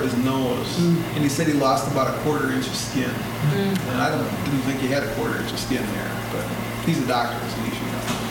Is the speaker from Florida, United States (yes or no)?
no; Minnesota, United States; I'm a Minnesotan.